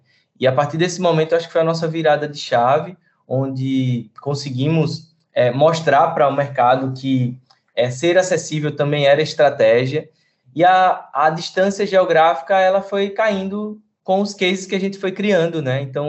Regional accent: Northeast Region, Brazil; a gente, como nordestino, a gente talvez tenha uma empatia muito peculiar aqui nossa

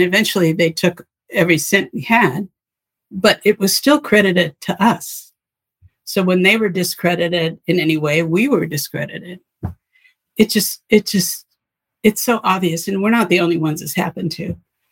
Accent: United States; I mean, I'm an American

